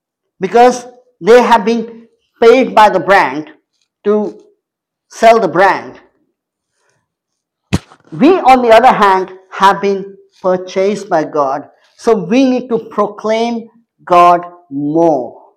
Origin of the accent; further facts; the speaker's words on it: India; I come from India. We have a majority of Hindu people, and so karmic philosophy is very prevalent over there.